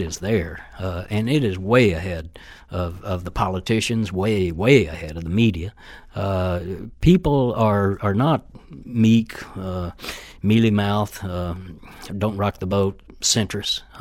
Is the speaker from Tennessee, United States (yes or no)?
no; Austin, Texas, United States; I'm from Austin, Texas. We have a Cox Chain newspaper is our daily there